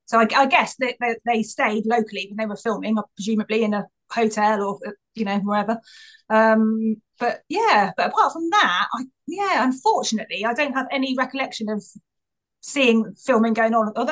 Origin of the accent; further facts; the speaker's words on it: Ringwood, South East England, United Kingdom; So I grew up in Ringwood. So that's a town nearby, not too far.